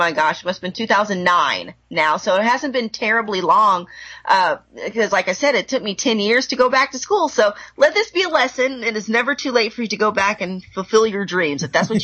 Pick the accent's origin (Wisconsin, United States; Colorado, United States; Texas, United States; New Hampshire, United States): Texas, United States; Plano; born there; I was born in Plano, Texas, first of all, which is right outside of Dallas.